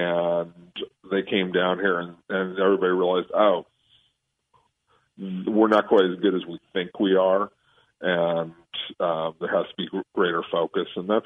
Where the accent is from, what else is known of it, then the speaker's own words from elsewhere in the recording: Los Angeles, California, United States; I grew up in Los Angeles. I was a big Dodgers fan